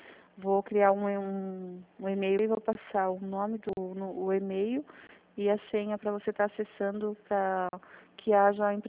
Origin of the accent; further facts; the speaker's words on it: Sorocaba, São Paulo, Brazil; Eu sou de Sorocaba.